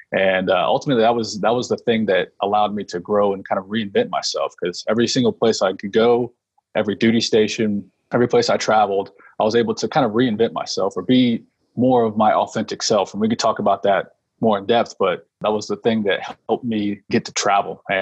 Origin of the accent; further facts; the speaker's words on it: Oklahoma, United States; Yeah, no, I grew up in Oklahoma, joined the military at 17